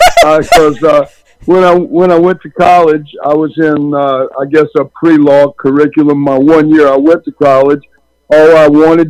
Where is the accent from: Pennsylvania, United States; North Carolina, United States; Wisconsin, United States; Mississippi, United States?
North Carolina, United States; Washington; I play in my hometown of Washington, North Carolina, and I'm received there.